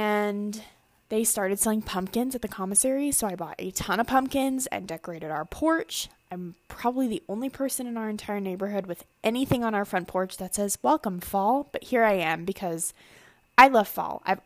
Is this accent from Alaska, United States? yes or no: yes; Alaska, United States; I'm an Alaska girl through and through. I never thought I would say that. I grew up in Southeast Alaska, where it rained probably 300 out of 365 days a year